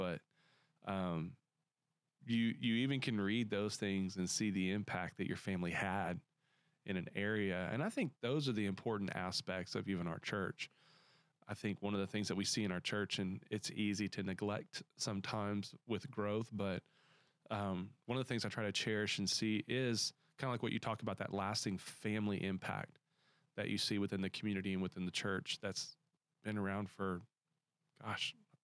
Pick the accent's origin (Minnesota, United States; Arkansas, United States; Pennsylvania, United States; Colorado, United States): Arkansas, United States; because I grew up in kind of a town seat, county seat of a town, and we were Independence County